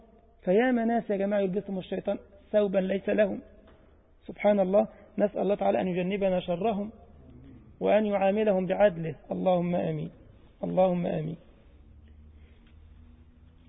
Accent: Egypt; ما كان في مثل عندنا في مصر يقول لك إيه؟

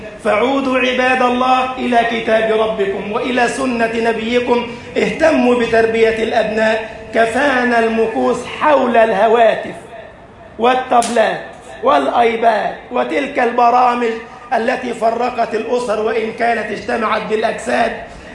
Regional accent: Egypt; اجعل بلدنا مصر أمنا أمانا

